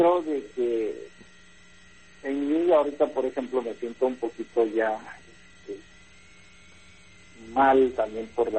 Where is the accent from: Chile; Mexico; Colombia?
Mexico; Oaxaca; logramos llegar hasta la capital oaxaqueña, en donde continuamos nuestra ruta con destino a la ciudad de Cochitlán, de donde soy originario